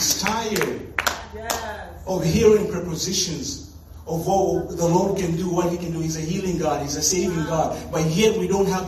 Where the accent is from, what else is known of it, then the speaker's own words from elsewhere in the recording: Tanzania; I'm originally from Tanzania. So I was raised in a culture where there weren't many options